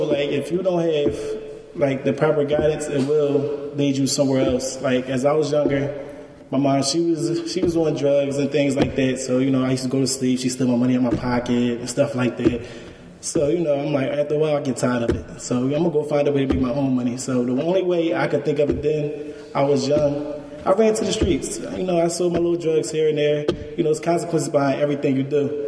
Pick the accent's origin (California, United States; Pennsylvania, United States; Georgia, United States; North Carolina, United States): Pennsylvania, United States; Philadelphia; Now, violence, I'm from West Philadelphia.